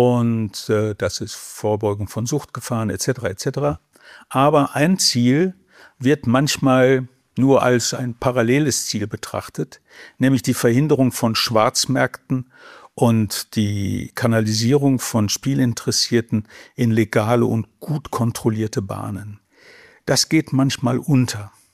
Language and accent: German; North Rhine-Westphalia, Germany; naheliegend zu meinem Heimatort, der an der Lippe steht und angelt am Sonntagmorgen.